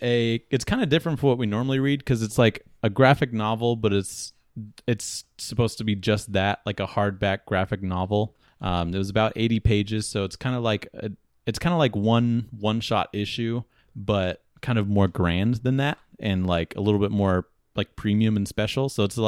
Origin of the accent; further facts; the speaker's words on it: Canada; I'm Canadian.